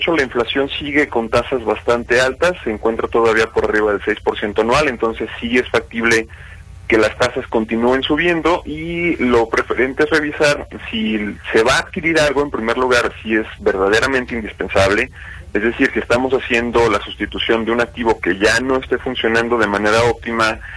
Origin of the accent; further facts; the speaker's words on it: Mexico; Como mexicanos, nos queda mucho todavía que hacer en este tema del ahorro